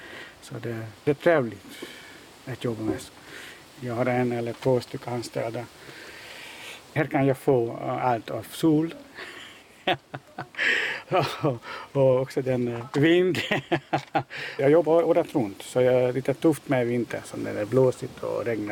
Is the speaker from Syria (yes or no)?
no; Hungary; Swedish is a second language; now in Sweden; Den kommer från mitt hemland, från Ungern.